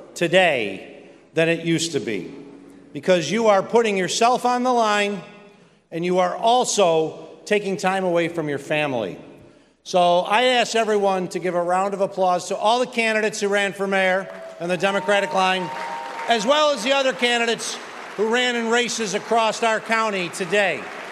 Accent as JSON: {"language": "English", "town": "Lackawanna", "region": "New York", "country": "United States", "tie": "born or raised there", "said": "And if you know what it was like growing up in Lackawanna in the mid-80s, it was not easy."}